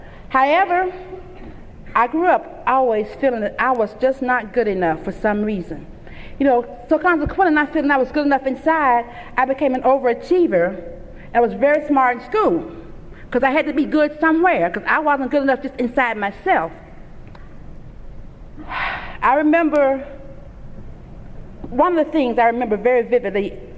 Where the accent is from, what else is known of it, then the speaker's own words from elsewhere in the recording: Memphis, Tennessee, United States; I grew up in Memphis, Tennessee, and I grew up in that part of the part of the country that was into segregation real heavy when I was growing up as a child.